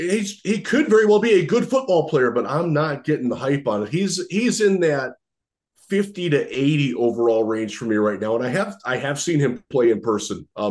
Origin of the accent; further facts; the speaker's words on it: Zeeland, Michigan, United States; he's from my hometown of Zeeland, Michigan